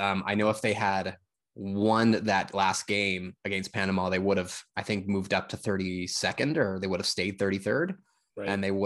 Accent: Canada; as a Canadian fan

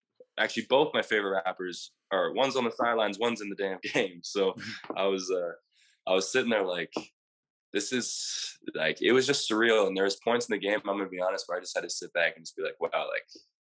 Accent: British Columbia, Canada; because when we come from Canada, we put this idea in our heads that people in the U.S., like, at least when I was in BC

